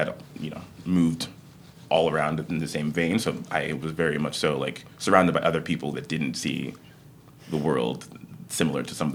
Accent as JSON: {"language": "English", "country": "Canada", "tie": "born or raised there", "also_born_or_lived": "Nigeria / Netherlands / Texas", "lives_now": "Los Angeles, United States", "said": "I like to say that I grew up in Canada because that's where I spent the most amount of time prior to living in LA. But I was born in Nigeria, spent some time in Holland, 7 years in Canada, which was a magical time. Then moved to Texas for high school"}